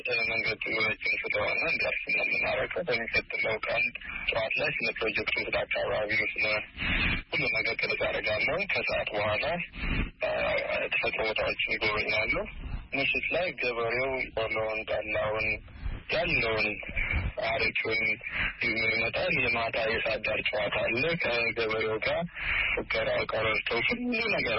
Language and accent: Amharic; Addis Ababa, Ethiopia; also born or lived in Dega Damot, West Gojjam; የተወለድኩት እንደ ማንኛውም የአስፋልት ልጅ ቦታ ውስጥ ነው የተወለድኩ። ደብረ ማርቆስ ወደ 80 ኪሎ ሜትር ይገባል። ምዕራብ ጎጃም ደጋዳሞት ወረዳ ነው የተወለድኩትኝ። ጣመ ጊዮርጊስ የሚባል ቤተክርስቲያን አለ እዛ አካባቢ። በስምንት አመቴ ወደ አዲስ አበባ ወንድሞች አመጡኝ የተሻለ ትምህርት እንድማር